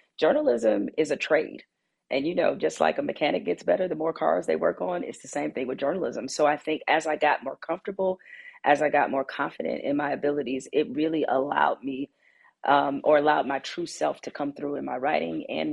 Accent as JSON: {"language": "English", "town": "Detroit", "region": "Michigan", "country": "United States", "tie": "born or raised there", "said": "So, you know, even though I was born in 75, I think my coming of age started to happen, obviously, in the 80s"}